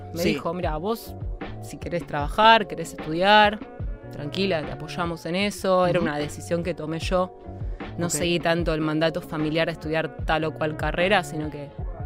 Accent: Tandil, Buenos Aires Province, Argentina; born there; Provincia de Buenos Aires, sí, señor.

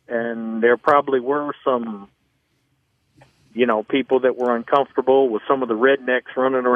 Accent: Mississippi, United States; I grew up in South Mississippi, and I went to Ole Miss.

